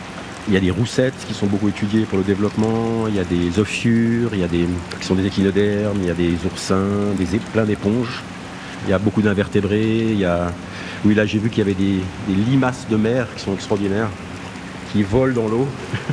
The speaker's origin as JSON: {"language": "French", "country": "Switzerland", "lives_now": "Roscoff, France", "said": "je suis un Suisse, un Helvète des montagnes"}